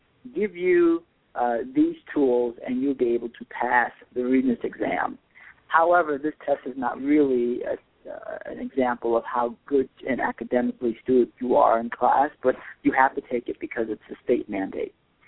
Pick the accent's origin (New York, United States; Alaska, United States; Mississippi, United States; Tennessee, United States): New York, United States; Bronx; also born or lived in Orange County, New York; I was born and raised in the Bronx for about the first 12 years of my life. And at about 12, we moved to Orange County, New York. I grew up in the Bronx.